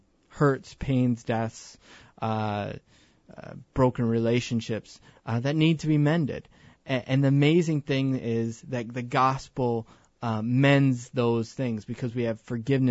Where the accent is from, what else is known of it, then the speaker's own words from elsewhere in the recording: Howell, Michigan, United States; now in Edwardsville, United States; You know, I grew up in Howell, Michigan, far away from St. Louis